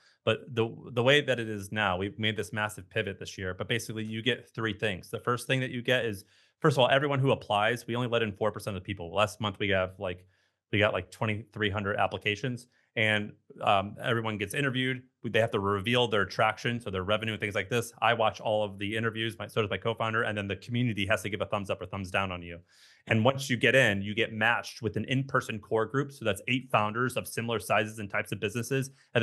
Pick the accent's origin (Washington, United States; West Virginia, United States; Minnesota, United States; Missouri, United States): Missouri, United States; St. Louis; I'm from Hampton Avenue in St. Louis, Missouri. It's a street.